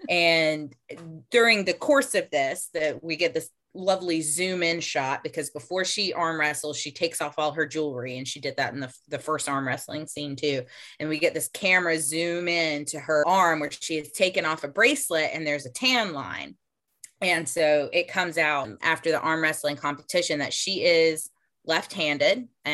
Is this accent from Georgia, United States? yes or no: yes; Georgia, United States; I'm from Georgia. We say maters.